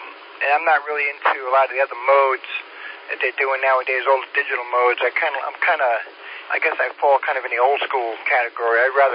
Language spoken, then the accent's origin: English; New York, United States; moved away as an adult; No. I grew up on Long Island. I've had my calls for, since the late 80s.